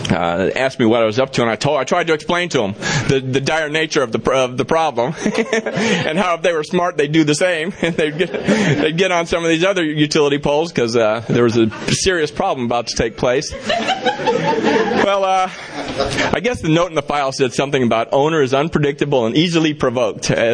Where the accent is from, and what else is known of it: Hawaii, United States; born or raised there; also born or lived in Chicago